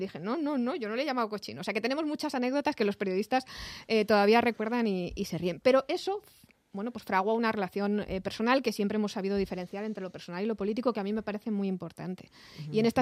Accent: Community of Madrid, Spain; Yo soy muy madrileña y muy poco gallega.

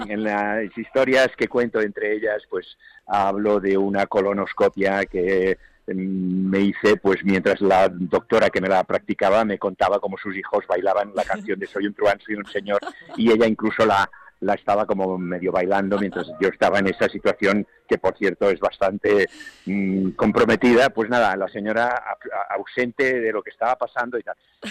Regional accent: Barcelona, Catalonia, Spain; Yo que soy de Barcelona, por ejemplo, hay una gran diferencia entre una y la otra.

